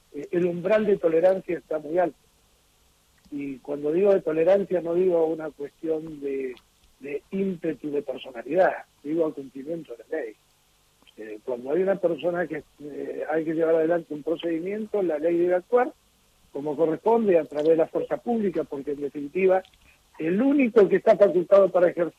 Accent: San Martín de los Andes, Neuquén, Argentina; born there; Yo soy nacido en San Martín de los Andes, y mi padre me tuvo que anotar en Junín de los Andes.

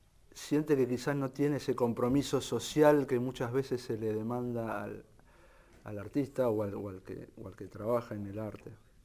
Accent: Buenos Aires, Argentina; born there; yo nací en Buenos Aires

